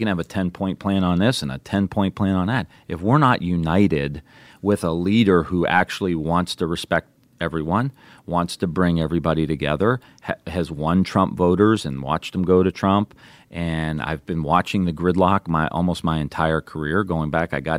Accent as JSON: {"language": "English", "country": "Ireland", "said": "And I'm Irish."}